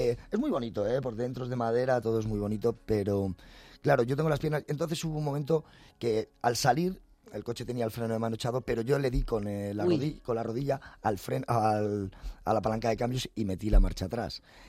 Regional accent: Colmenarejo, Community of Madrid, Spain; somos de Colmenarejo, un pueblo muy señalado

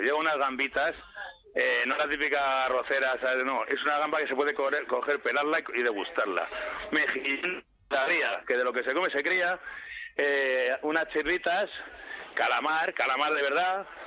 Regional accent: Madrid, Community of Madrid, Spain; Soy nacido en el Madrid de las Vistillas.

